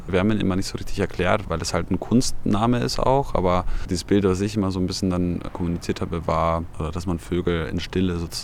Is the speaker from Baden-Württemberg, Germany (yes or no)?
no; Bavaria, Germany; Ich komme ja aus Bayern, aus dem Dorf.